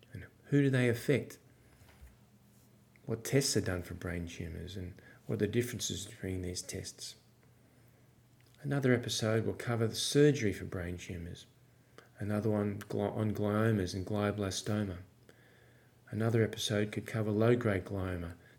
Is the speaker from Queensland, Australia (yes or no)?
yes; Brisbane, Queensland, Australia; I'm from Brisbane, Australia